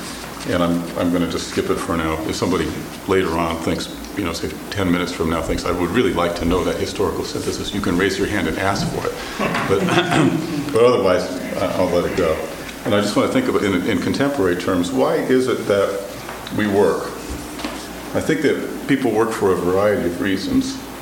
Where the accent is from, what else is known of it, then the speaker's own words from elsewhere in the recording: United States; since I am an American, I am the subject for study